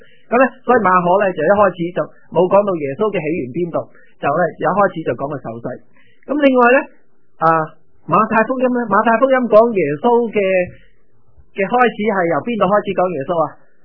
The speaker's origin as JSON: {"language": "Cantonese", "country": "China", "said": "咁我哋係中國人"}